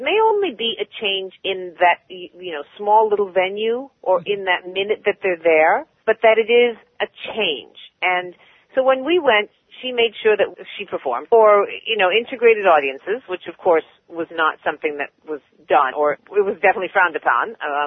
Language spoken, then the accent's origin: English; Beverly Hills, California, United States; So my growing up in Beverly Hills, California was not necessarily, was definitely not, how the world functioned.